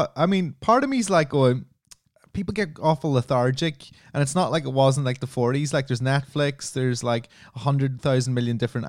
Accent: Ireland; I come from Ireland, so everybody in Ireland and all my friends have fucked off all around the world

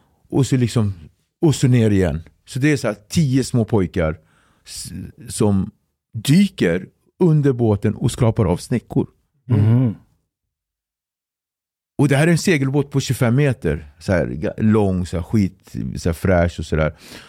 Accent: Sweden; det var ju det jag kallades. Så … jag är från Sverige

